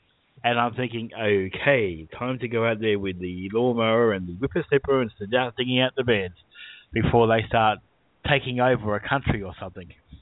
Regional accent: Australia; Yes, I do, and I'm Australian.

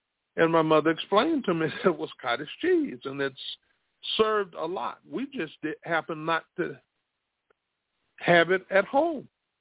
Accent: South Carolina, United States; I'm from South Carolina.

